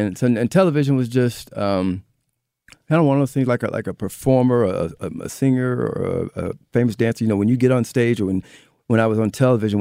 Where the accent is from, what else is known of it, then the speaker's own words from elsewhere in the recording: Alton, Illinois, United States; I'm from here. I'm even from Alton, Illinois, so small town in this area.